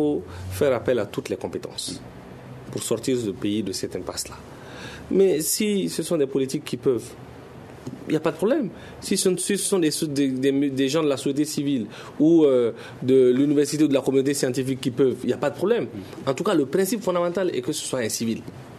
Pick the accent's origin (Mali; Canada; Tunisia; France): Mali; Avant d'être politique, on est Malien.